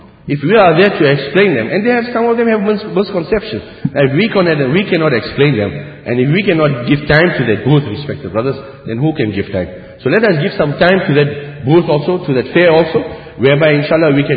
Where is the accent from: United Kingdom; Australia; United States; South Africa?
South Africa; We come from South Africa, you think our, you know, we live in, like they say, some people are, oh, in Africa, you see the animals running around in the street, South Africa?